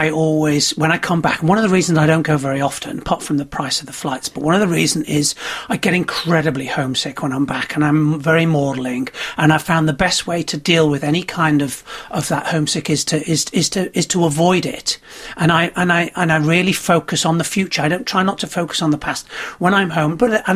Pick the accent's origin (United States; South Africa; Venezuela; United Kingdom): United Kingdom; Chester, North West England; now in Australia; So I go and do the Chester Comedy Festival, and it's great. It's my hometown. I'm the headlining show at the Chester Town Hall, and it's full, and I have a lovely time.